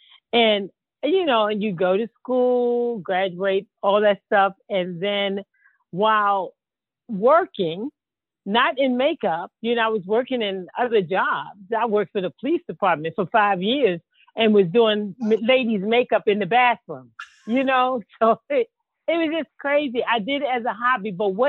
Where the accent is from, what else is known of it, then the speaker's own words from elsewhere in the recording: Baltimore, Maryland, United States; So I'm from Baltimore, Maryland. And so Baltimore is not New York.